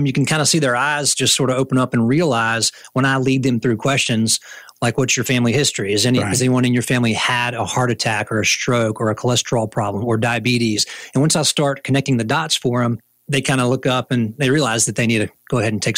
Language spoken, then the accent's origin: English; Mobile, Alabama, United States; I am a homeboy. I was raised here in Mobile from the age of about 2 onward. Yeah. My father was a physician in the area.